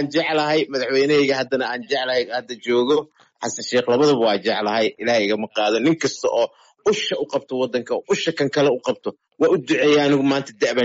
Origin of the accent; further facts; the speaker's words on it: Mogadishu, Banadir, Somalia; xamar aniga meesha aan ku dhashay oon ku soo koray oon ku weynaaday oon ku caqliyeystay oon ku guursaday oon ku guryaystay